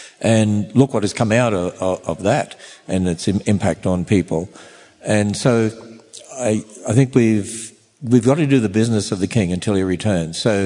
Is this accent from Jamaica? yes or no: no; Australia; moved away as an adult; now in United States; as an Australian who doesn't understand American politics, and I've lived here for since 1987, and I still don't understand it.